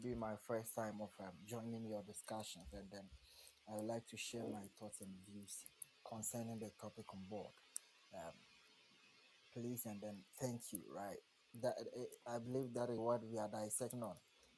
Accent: Ghana; I'm from Ghana. Yeah, so let me take it from our culture here.

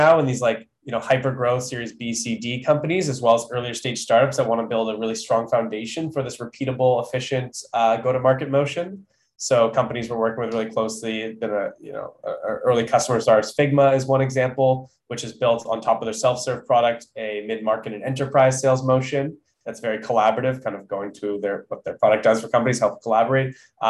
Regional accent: Toronto, Ontario, Canada; now in San Francisco, United States; we're living in SF, we're originally from Toronto

